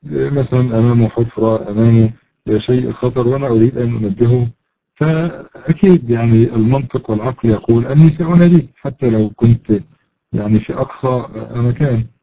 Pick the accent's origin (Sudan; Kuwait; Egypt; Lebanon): Egypt; لكن عندنا مثلا في مصر أن تقول يا شيخ فلان هذا أمر لا شيء فيه